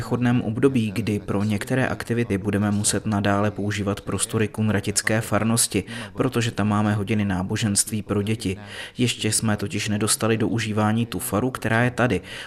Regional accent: Vietnam; also born or lived in United States; now in Czech Republic; Původně jsem z Vietnamu, pak jsem žil v Americe. V Česku působím 10 let

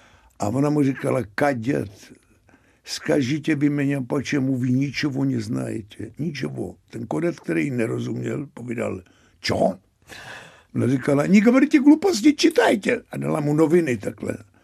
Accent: Prague, Czechia; já jsem se s Luďkem Sobotou seznámil od malička, protože jsme oba ze Žižkova

